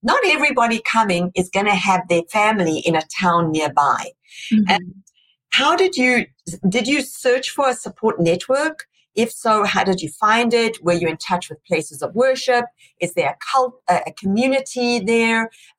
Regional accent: South Africa; moved away as an adult; now in United States; Because when I came here from South Africa, I'd been driving for many years in South Africa, but the rules are very different

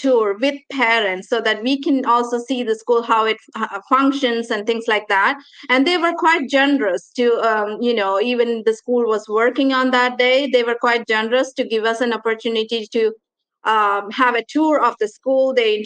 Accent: Ontario, Canada; moved away as an adult; now in United States; I came from Canada, Ontario, and they follow the same system as the U.S.

